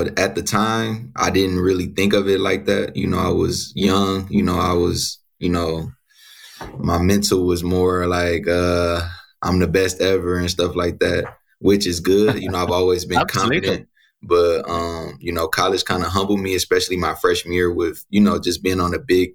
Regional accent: Michigan, United States; You know, I grew up in Michigan, you know, so we get a lot of cold winters.

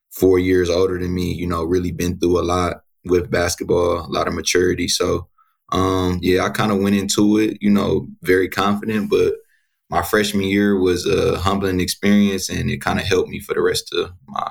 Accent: Michigan, United States; You know, I grew up in Michigan, you know, so we get a lot of cold winters.

